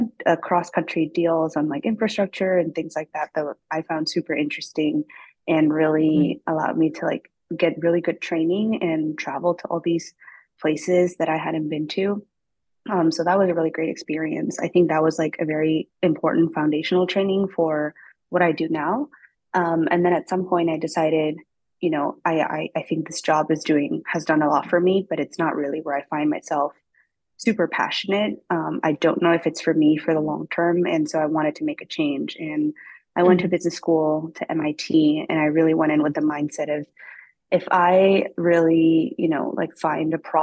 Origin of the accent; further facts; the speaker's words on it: Spain; moved away as an adult; super thick accent. Yeah, I moved here for college. I was recently telling the story on a panel, but growing up in Spain, like being the only Asian person in the room was something that I guess bothered me a lot